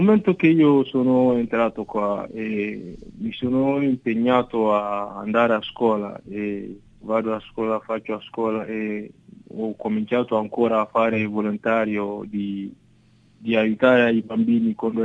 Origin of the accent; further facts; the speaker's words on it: Benin; Italian is a second language; now in Arezzo, Italy; Sì, io vengo dal Benin, in Africa.